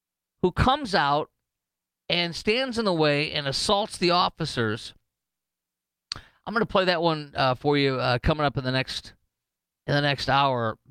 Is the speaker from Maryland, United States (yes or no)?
no; Chicago, Illinois, United States; I fill in Chicago sometimes, my hometown.